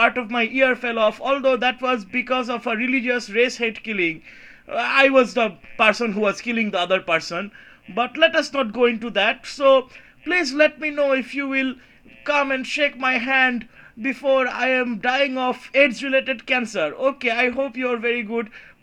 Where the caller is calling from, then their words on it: India; English is a second language; I am calling from India, and I want to say you, I am 18 year old